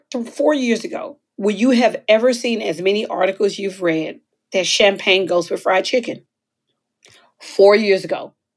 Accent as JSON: {"language": "English", "region": "Texas", "country": "United States", "said": "I'm from Texas."}